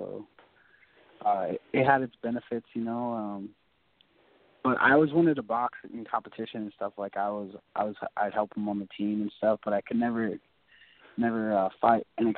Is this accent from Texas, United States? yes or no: no; Nebraska, United States; also born or lived in Denver, United States / Minnesota, United States; Well, I was born in Denver, and we moved to Nebraska and then back to, like, from Minnesota to Nebraska and back.